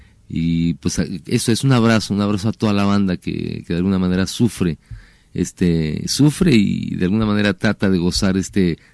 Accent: Mexico; muchos que somos mexicanos.

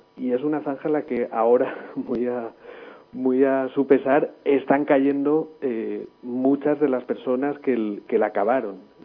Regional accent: Valencian Community, Spain; also born or lived in Andalusia; yo soy hijo de migrantes andaluces en el País Valenciano, nací en Andalucía todavía

